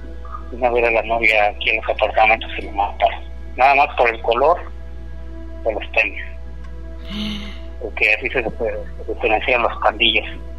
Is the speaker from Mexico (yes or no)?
yes; Mexico; now in United States; mexicano, le digo a mis hijos, no, ustedes como yo hasta que se casen, salen de aquí